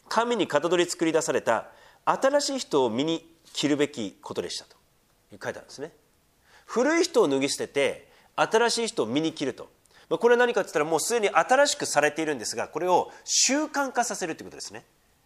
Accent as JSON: {"language": "Japanese", "town": "Sendai", "region": "Miyagi", "country": "Japan", "said": "で、私は仙台出身なんですよ。で、もっと塩辛いんですよ、しょっぱいんだよ。"}